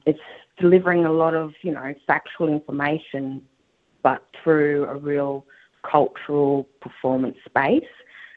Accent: Redfern, New South Wales, Australia; I'm a Redfern girl. I am a Wiradjuri Nyuin woman.

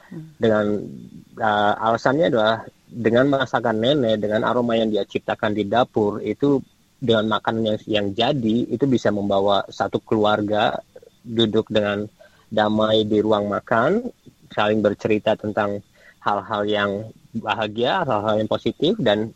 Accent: Cirebon, West Java, Indonesia; Saya aslinya orang Cirebon.

